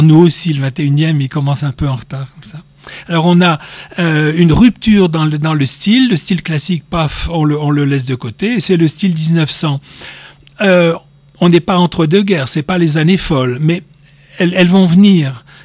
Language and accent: French; France; On est français, monsieur.